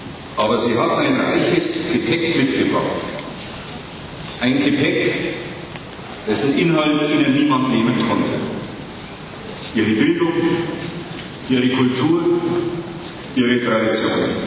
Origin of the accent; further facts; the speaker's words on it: Germany; Ich habe es als Kind und Jugendlicher erlebt in meiner Heimatstadt in Deutschland.